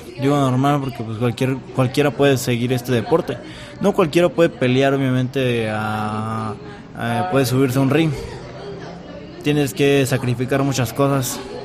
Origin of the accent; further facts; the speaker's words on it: San Pedro de Los Baños, State of Mexico, Mexico; Eso, yo soy de San Pedro de Los Baños